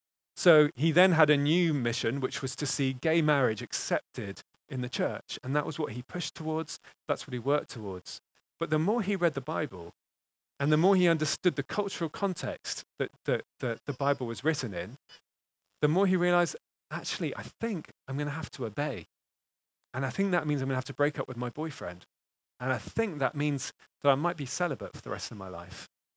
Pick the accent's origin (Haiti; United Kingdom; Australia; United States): United Kingdom; England; secondly, I'm English. I'm never going to learn another language.